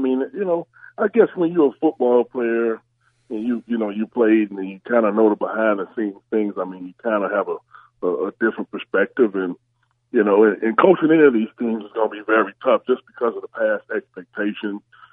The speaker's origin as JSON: {"language": "English", "town": "Miami", "region": "Florida", "country": "United States", "said": "I'm from Miami. I'm a Miami boy. I'm from Miami."}